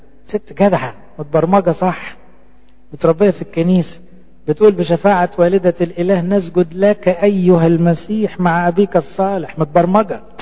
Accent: Egypt; كنا أقباط وكنا أرثوذكس، ميزوا بين دي وبين دي. قبطي دي حتة الهوية، دي احنا مصريين، دي بتاعتنا احنا، نتكلم قبطي

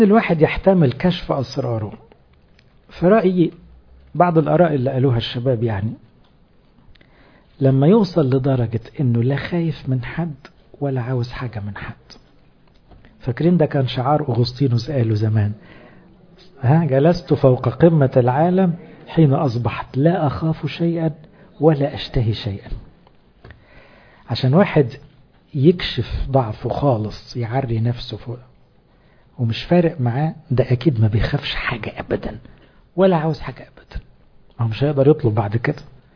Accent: Upper Egypt, Egypt; مش لاني انا صعيدي

